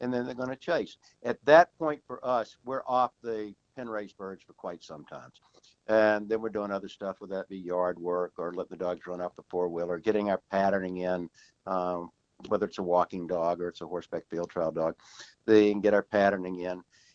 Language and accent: English; Greenville, South Carolina, United States; I grew up outside of Greenville, South Carolina, in a rural area back when Greenville was not a big metropolis.